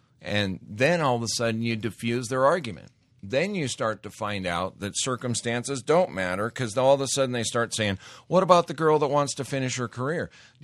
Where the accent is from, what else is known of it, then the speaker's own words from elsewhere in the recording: Montana, United States; I grew up in Montana. I've got maybe some old school conservative beliefs where a man takes responsibility for himself